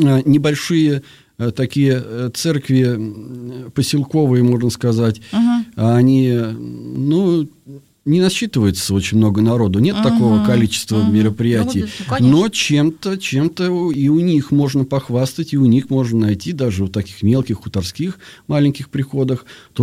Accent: Estonia; Да, мое детство прошло в Эстонии.

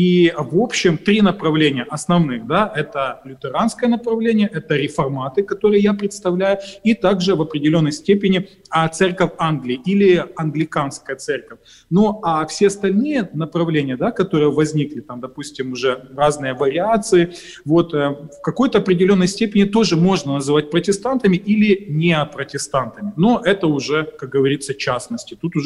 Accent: Mykolaiv Oblast, Ukraine; Так как я сам южанин, я с юга Украины, Николаевской области

